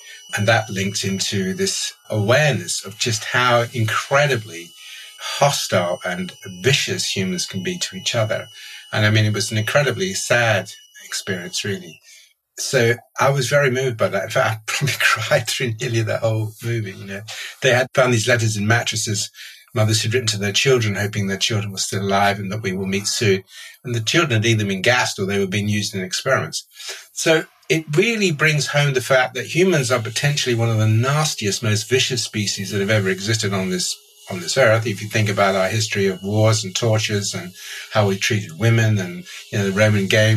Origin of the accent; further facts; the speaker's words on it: Nigeria; So I grew up in Nigeria, in the outback, really